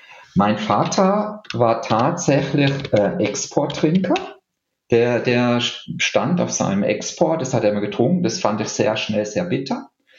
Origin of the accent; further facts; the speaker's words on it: Baden-Württemberg, Germany; also ich bin in der Weinregion aufgewachsen. Da, wo ich aufgewachsen bin, im Markgräflerland, gibt es sehr guten, vor allen Dingen sehr guten Weißwein.